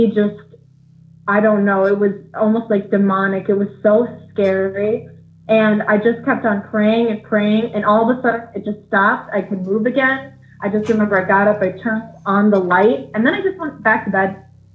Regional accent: Augusta, Wisconsin, United States; No, I'm from Augusta area.

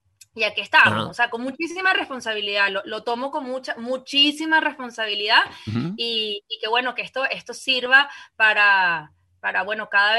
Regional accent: Venezuela; yo soy una venezolana que creo profundamente en la transformación de la sociedad a través del arte.

